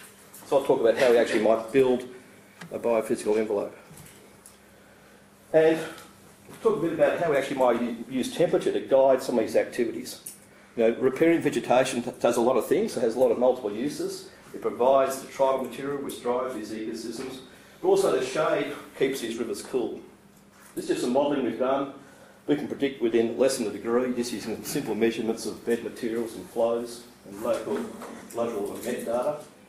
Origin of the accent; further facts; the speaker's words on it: Albany, Western Australia, Australia; down where I'm from Albany